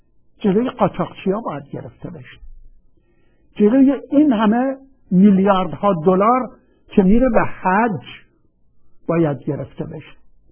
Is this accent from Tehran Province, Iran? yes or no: no; Khuzestan, Iran; برای اینکه من بچه خوزستانم